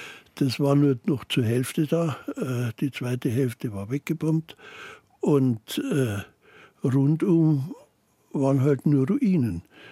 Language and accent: German; Munich, Bavaria, Germany; Ja, ich bin in München geboren, im sogenannten Musikerviertel. in der Mozartstraße, ganz nah an der Theresienwiese und dann dort auch bis zu meinem 16. Lebensjahr aufgewachsen.